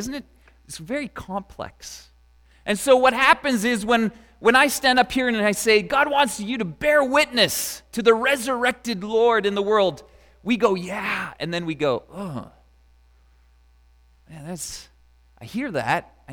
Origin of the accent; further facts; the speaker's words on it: Canada; the fact that we were raised in Canada